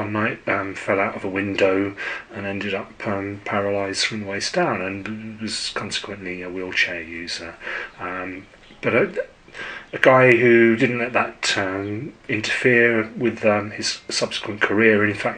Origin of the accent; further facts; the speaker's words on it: Twickenham, London, United Kingdom; I was growing up in Twickenham.